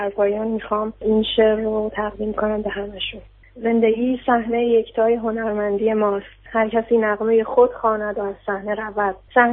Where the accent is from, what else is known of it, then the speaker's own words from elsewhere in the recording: Shahriar, Tehran Province, Iran; از استان تهران، شهر شهریار.